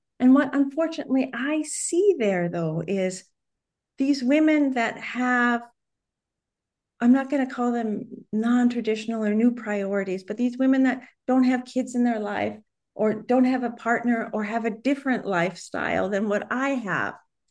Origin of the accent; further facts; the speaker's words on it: United States; I'm American if you can't tell from my accent.